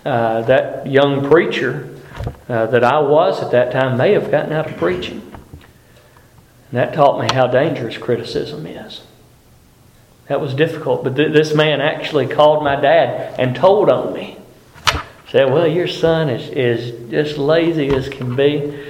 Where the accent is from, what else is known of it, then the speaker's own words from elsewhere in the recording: Alabama, United States; I grew up in South Alabama. In South Alabama, the vernacular is not King James English. It's y'all.